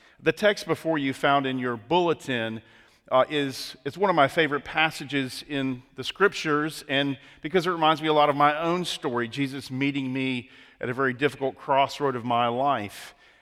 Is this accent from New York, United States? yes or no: no; Florida, United States; I'm originally from South Florida, just outside of Palm Beach County